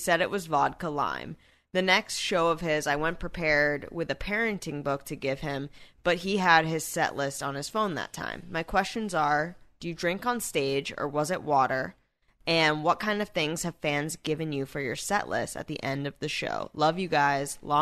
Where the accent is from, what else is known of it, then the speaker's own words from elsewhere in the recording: New Hampshire, United States; I'm from New Hampshire. Shout out.